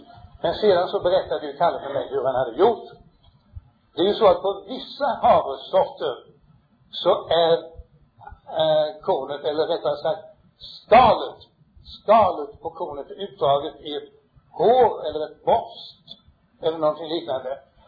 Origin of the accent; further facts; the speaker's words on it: Sunneby Norregård, Sweden; born there; Nåväl, då börjar vi i Sunneby Norregård, för där är jag född, 1890.